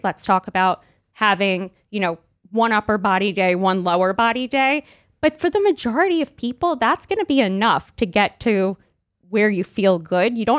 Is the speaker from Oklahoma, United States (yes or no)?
no; Brooklyn, New York, United States; I grew up in Brooklyn.